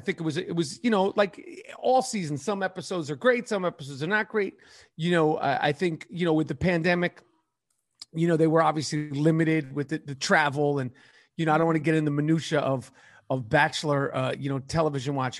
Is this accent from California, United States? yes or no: no; New York City, New York, United States; New York City, born and raised in New York City.